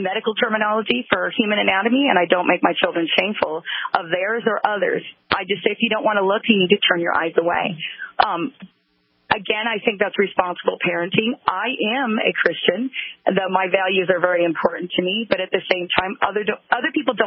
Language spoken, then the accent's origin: English; California, United States; now in Utah, United States; Well, first of all, I'm from California, and I live here in the state of Utah